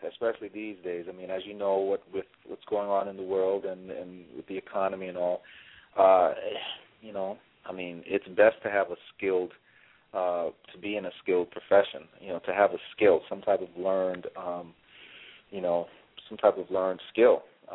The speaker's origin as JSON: {"language": "English", "town": "New York City", "region": "New York", "country": "United States", "said": "I'm originally from New York City, and you know, I've been down in the MD DC VA area for, you know, quite some time now, about close to 20 years"}